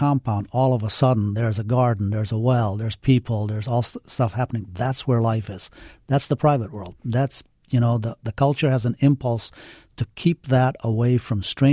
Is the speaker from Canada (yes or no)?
no; Afghanistan; people said, well, what is it like growing up in Afghanistan? And I'd said, well, we all lived in compounds.